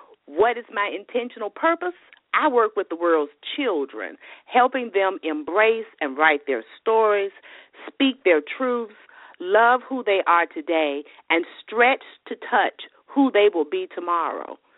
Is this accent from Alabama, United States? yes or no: yes; Birmingham, Alabama, United States; Well, I am originally from Alabama, Birmingham in particular. And I grew up in a relatively small family with my mom and dad and my sisters.